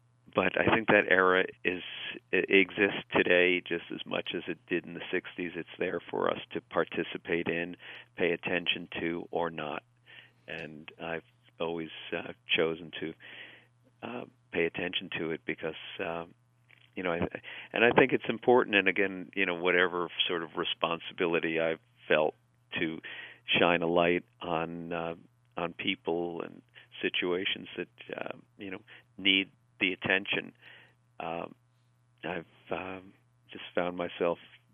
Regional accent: East Coast, United States; I grew up in on the East Coast, outside New York, in a diverse community during a diverse during a challenging time in the 60s and 70s

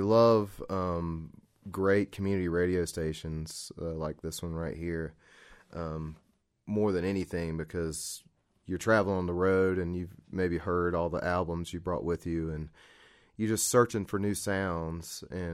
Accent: Raleigh, North Carolina, United States; And we're from Raleigh, so the IBMA, the International Bluegrass Music Association's conference, has moved there.

